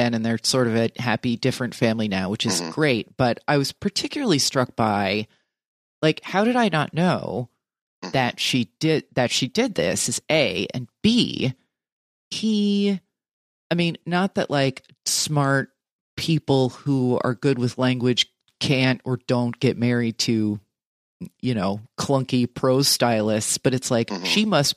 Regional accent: New Jersey, United States; you know, we're from Jersey.

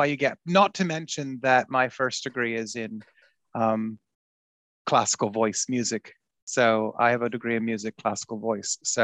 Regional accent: Arizona, United States; moved away as an adult; also born or lived in Tempe, Arizona / Houston, Texas / Las Vegas, Nevada; I was born and grew up in Arizona. I was born in Tempe, Arizona, which is known for ASU. And then I lived in Scottsdale and Phoenix as a child.

